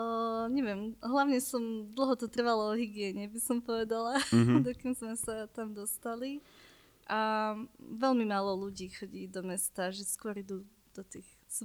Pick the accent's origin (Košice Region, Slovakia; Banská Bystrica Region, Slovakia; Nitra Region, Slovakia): Nitra Region, Slovakia; Vráble; Ja som zo západného Slovenska, okolie Nitry, Vrable.